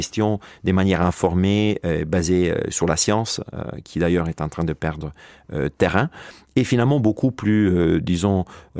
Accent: Italy; French is a second language; excusez-moi mon accent, je suis italien à la base, donc mon français a été appris lorsque j'étais un peu plus âgé.

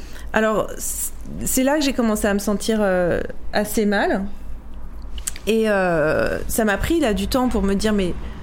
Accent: Corsica, France; born there; je suis née en Corse, je suis une fille d'immigrée.

